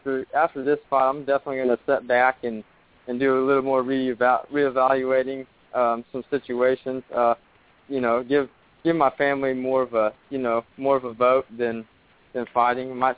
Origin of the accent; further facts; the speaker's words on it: Oklahoma, United States; I'm actually right on the border of Kansas, Oklahoma.